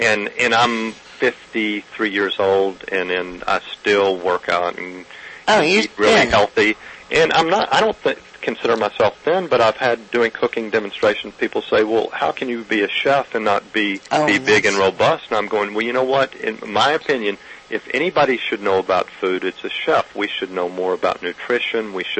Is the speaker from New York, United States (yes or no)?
no; Texas, United States; growing up in West Texas in a ranching family, in the summertime we would always have the camp cook